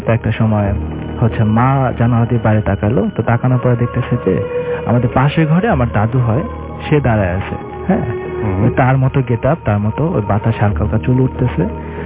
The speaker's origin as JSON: {"language": "Bangla", "town": "Barishal", "region": "Barisal Division", "country": "Bangladesh", "said": "আমি বরিশাল থেকে এসেছি"}